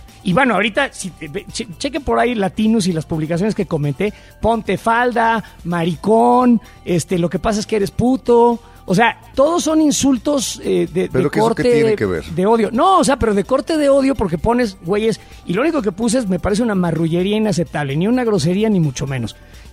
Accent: Mexico; No, güey, soy un mexicano que ya está hasta

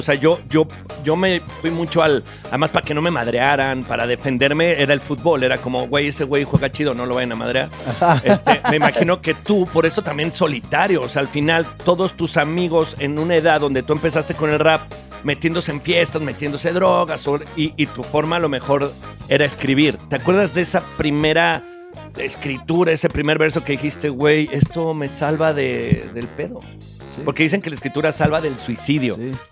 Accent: León, Guanajuato, Mexico; also born or lived in Celaya; Yo soy de León, Guanajuato. Y viví en Celaya, viví en lugares como muy, muy chiquitos y en barrios y en cosas así.

